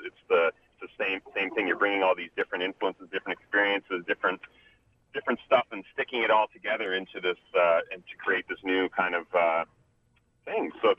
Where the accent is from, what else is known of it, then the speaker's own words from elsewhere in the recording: Sydney, Nova Scotia, Canada; I'm from Sydney, Nova Scotia, which is not a small, a tiny little place, but not the biggest place.